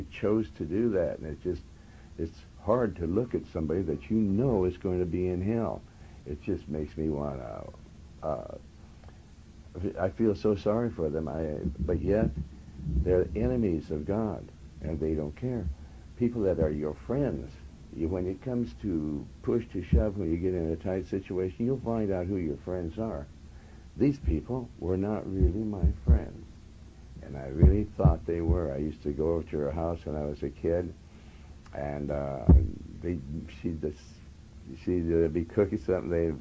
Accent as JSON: {"language": "English", "region": "Montana", "country": "United States", "moved": "yes", "lives_now": "California, United States", "said": "because I was from Montana. I came here to California."}